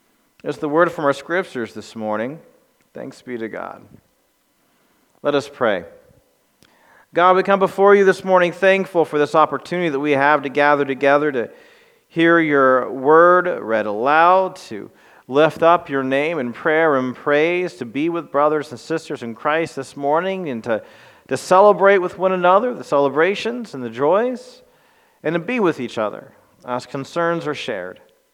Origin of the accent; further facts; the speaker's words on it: Anderson, United States; I have shared with you before, you know, like I grew up in Anderson, and yet I found second and third homes in other places.